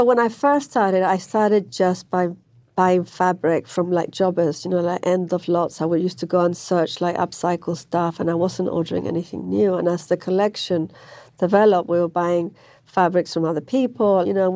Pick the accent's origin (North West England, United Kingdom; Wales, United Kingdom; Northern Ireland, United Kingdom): North West England, United Kingdom; Manchester; because I grew up in Manchester